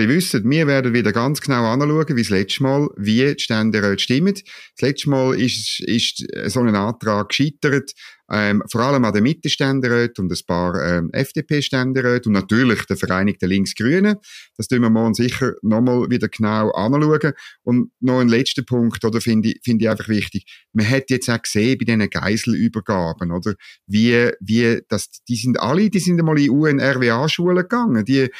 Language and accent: German; Switzerland; ich als Schweizer Steuerzahler, ich kann nicht viel ändern in Gaza